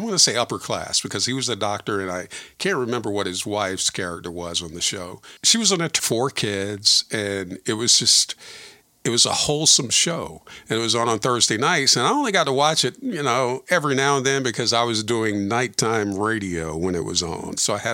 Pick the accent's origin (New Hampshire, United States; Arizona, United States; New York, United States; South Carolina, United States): South Carolina, United States; Myrtle Beach; growing up in South Carolina and spending 15, 16 years of my life in Myrtle Beach, South Carolina, still love that city, still love that area, have so many great memories there.